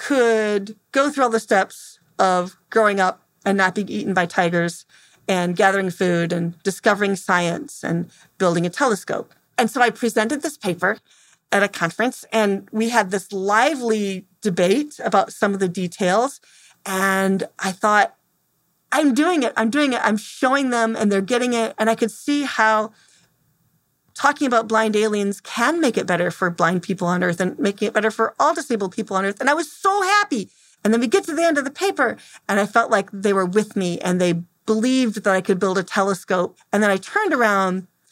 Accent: Temperance, Michigan, United States; I'm from Temperance, Michigan.

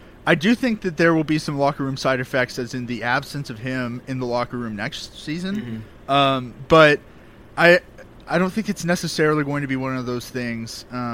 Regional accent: Austin, Texas, United States; Okay, first, I'm from Austin, so I enjoyed the hurricane too. Mm.

